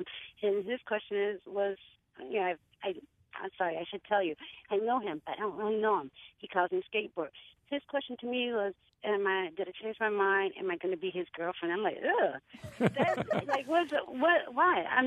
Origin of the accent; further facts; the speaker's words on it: Meriden, Connecticut, United States; I grew up in Meriden.